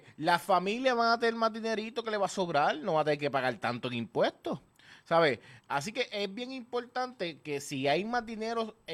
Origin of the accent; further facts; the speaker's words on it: Puerto Rico; Nos beneficia a nosotros como puertorriqueños.